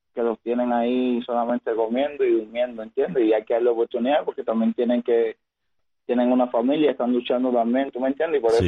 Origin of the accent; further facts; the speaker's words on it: Las Tunas, Cuba; mi gente de Las Tunas, mi gente de La Habana, mi gente de Cuba, mi pueblo cubano